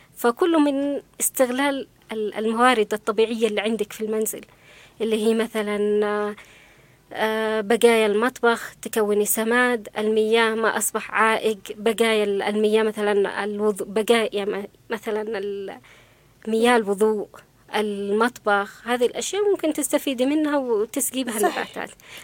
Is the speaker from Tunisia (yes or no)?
no; Yemen